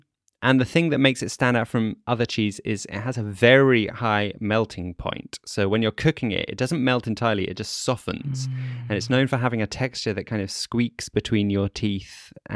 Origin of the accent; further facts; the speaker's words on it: London, United Kingdom; now in Netherlands; I grew up in London, which is a kind of halloumi bubble, and in my echo chamber everyone knew what halloumi was, but as soon as I moved to the Netherlands